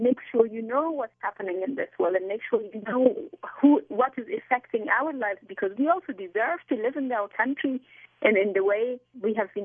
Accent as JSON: {"language": "English", "region": "Kabul", "country": "Afghanistan", "tie": "born or raised there", "also_born_or_lived": "Pakistan", "moved": "yes", "said": "I was born in Afghanistan, and I was forced to leave Afghanistan, in particular Kabul, where I was living, because of the start of the civil war in the country"}